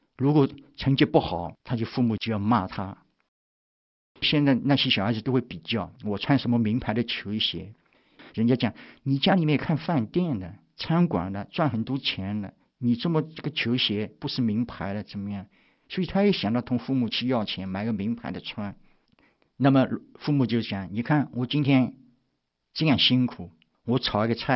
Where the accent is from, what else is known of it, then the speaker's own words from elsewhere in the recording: China; now in United States; 这是我们中国人在美国，我们就是不像其他人是医生，我们是没有知识的，所以我们只能在餐馆里面赚钱